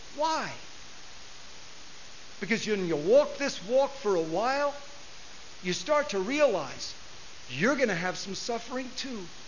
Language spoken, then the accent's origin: English; United States; because I'm an American.